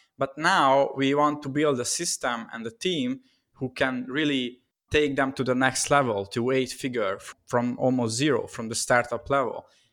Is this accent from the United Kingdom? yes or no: no; Budapest, Hungary; English is a second language; So I'm originally from Hungary, Budapest. And during COVID times, I'm here at my home city.